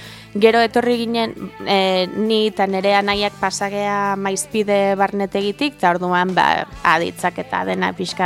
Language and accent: Basque; Boise, Idaho, United States; etxean asko hitz egiten genuen txikitan, nere gurasoek lagundu zuten Boiseko ikastola sortzen, eta ba, txikitatik daukagu ohitura euskera hitz egiteko